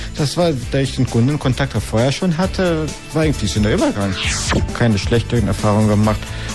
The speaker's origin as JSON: {"language": "German", "country": "Greece", "lives_now": "Germany", "said": "Ich bin ein Grieche, selbst wenn ich einen deutschen Pass hätte, ich würde vom Herzen ein Grieche bleiben."}